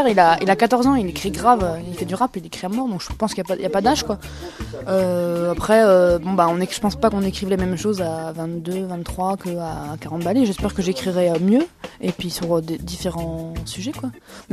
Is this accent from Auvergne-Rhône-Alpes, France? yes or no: no; Nancy, Grand Est, France; born there; Je suis né à Nancy, dans le 54.